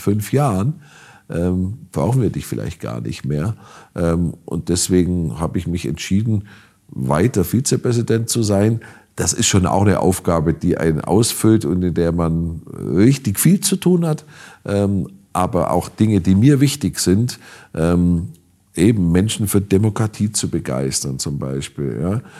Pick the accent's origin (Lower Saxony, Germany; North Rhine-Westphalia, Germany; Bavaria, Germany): Bavaria, Germany; Kempten; ich habe ja angefangen einfach im Stadtrat meiner Heimatstadt Kempten.